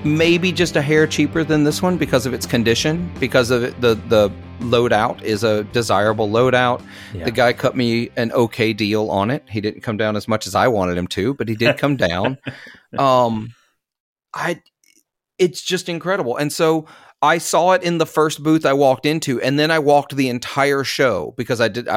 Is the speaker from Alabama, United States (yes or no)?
no; Mississippi, United States; He came to live in my hometown for a little while to absorb sort of the blues culture of the Mississippi Delta.